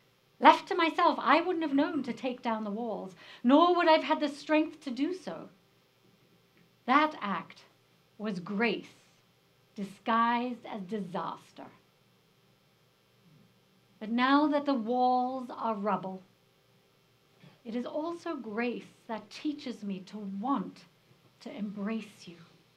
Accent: Germany; also born or lived in England; Growing up in Germany and England, which are two very exacting cultures

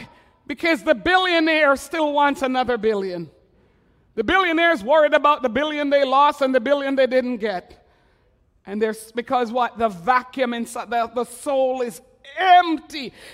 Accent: Montreal, Quebec, Canada; I loved growing up in Montreal

